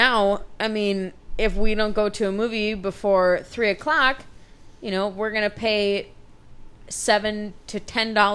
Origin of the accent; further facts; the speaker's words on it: Shakopee, Minnesota, United States; Hey, man, I'm from Shakopee.